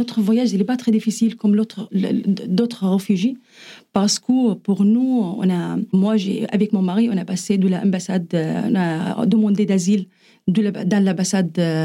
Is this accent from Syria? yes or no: yes; Syria; French is a second language; moved away; also born or lived in Oman; j'ai quitté la Syrie... Je pense 2 fois ou 3 fois, parce que je suis une femme syrienne, de l'origine syrienne.